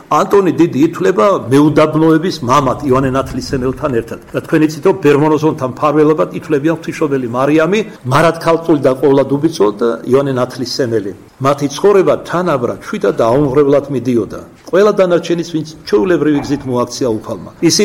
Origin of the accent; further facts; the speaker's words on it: Kartli, Georgia; accent: Kartlian; არ გაგექცევათ, ქართლელი ვარ, ქართლურად გეტყვით